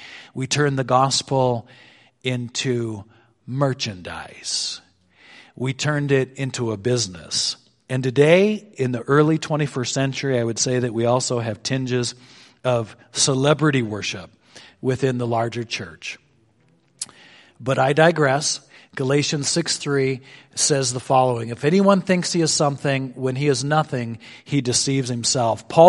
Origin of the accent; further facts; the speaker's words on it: Darby, Montana, United States; now in Helena, United States; I said, "Well, I live in Helena, but I'm from a little town called Darby."